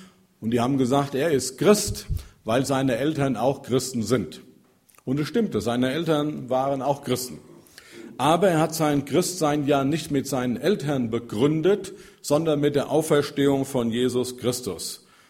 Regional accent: Dillenburg, Hesse, Germany; ich komme übrigens aus Dillenburg, eine kleine Stadt in Hessen

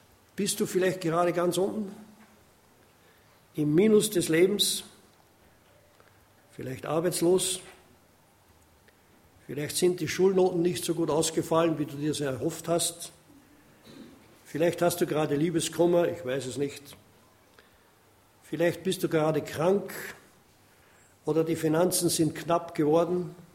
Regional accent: Austria; wie sagt man als Österreicher, immer ein bisschen den Honig um den Bart geschmiert.

